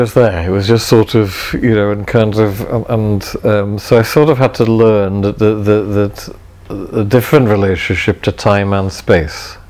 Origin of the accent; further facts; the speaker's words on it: Wales, United Kingdom; English is a second language; I'm Welsh or because it represented Welshness. I have a really ambivalent relationship to Welshness because Welsh is not my first language. My family, my father's family are very Welsh and they were all horrible.